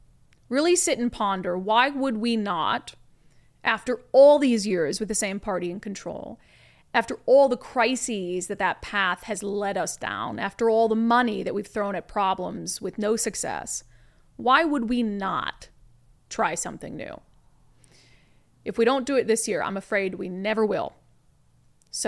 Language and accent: English; Minnesota, United States; accent: Minnesota; Although when I go to Minnesota, my Minnesota accent comes back thick, but that's my genuine accent.